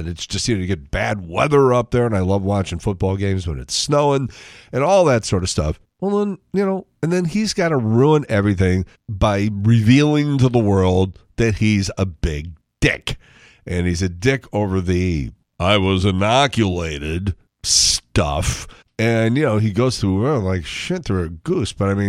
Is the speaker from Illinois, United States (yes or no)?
yes; Chicago, Illinois, United States; I'm from Chicago, as you know. And so, you know, I guess I lean towards the Bears a little bit.